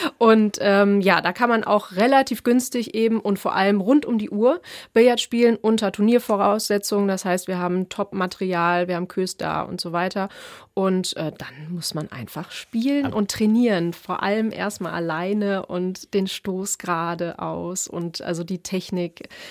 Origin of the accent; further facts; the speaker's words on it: Essen, North Rhine-Westphalia, Germany; also ich komme aus Essen